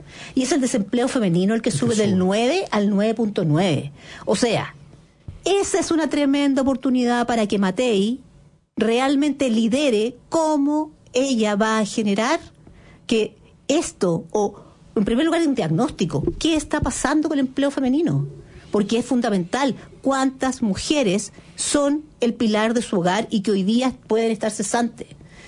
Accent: Chile; somos los chilenos los que estamos viviendo el desempleo

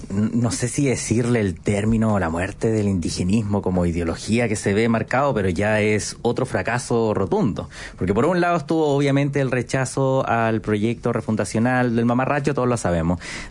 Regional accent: Chile; pero todos somos chilenos y eso es lo que nos une y lo básico.

